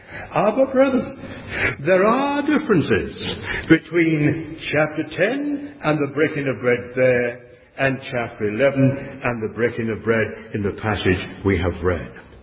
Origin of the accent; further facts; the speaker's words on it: England, United Kingdom; And of course, as an Englishman, I've taught this for a long time. Not always generally accepted. In England, I mean.